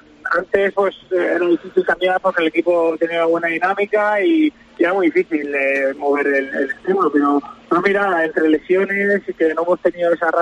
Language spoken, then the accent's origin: Spanish; Cartagena, Region of Murcia, Spain; yo soy de Murcia, de Cartagena, y pensaba que iba a haber un clima parecido